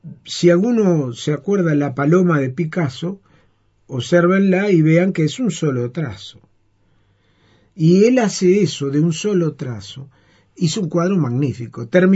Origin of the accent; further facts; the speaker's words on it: Montevideo, Uruguay; Porque le dije, soy de Uruguay. ¿De qué ciudad? Montevideo.